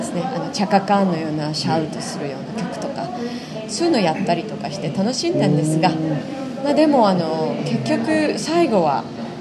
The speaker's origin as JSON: {"language": "Japanese", "town": "Kurashiki", "region": "Okayama", "country": "Japan", "tie": "born or raised there", "said": "10歳で、私地元倉敷なんですけど、"}